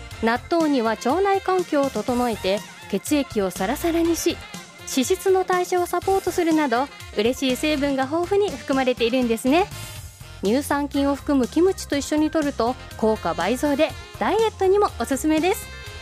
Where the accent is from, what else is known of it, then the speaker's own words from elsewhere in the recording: Shiga, Japan; also born or lived in Kyoto; です。京都生まれの滋賀育ち、小柄でおっとりしてそうに見られますが、意外とせっかちでアグレッシブです。